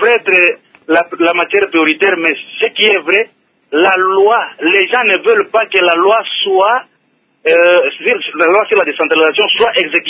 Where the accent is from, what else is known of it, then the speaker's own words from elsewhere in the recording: Katanga, DR Congo; chez nous au Katanga